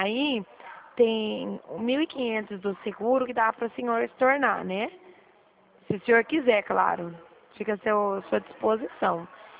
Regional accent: São Paulo, Brazil; eu sou perto de Presidente Prudente.

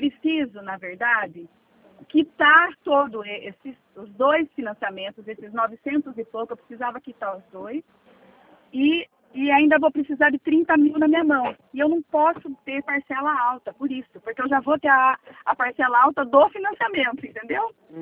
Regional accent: Limeira, São Paulo, Brazil; Eu sou de Limeira.

